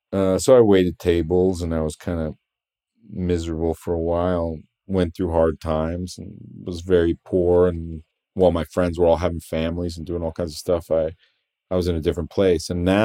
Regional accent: New York, United States; my whole family's from Houston, Texas, and I was you know, I mean, I grew up in New York

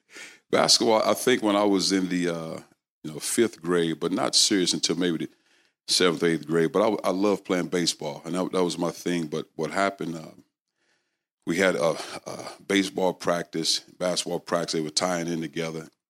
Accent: St. Louis, Missouri, United States; Well, you know, I grew up and I was born in St. Louis, Bourne's Hospital.

